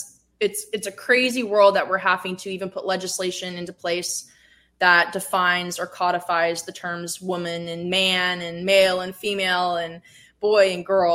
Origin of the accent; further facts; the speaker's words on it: Illinois, United States; Another example I will give is a personal example, which happened in my home state of Illinois.